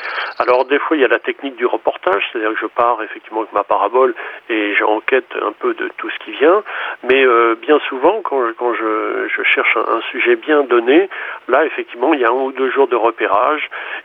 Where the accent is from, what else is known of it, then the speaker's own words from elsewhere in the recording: Auvergne-Rhône-Alpes, France; je suis revenu chez moi dans la Drôme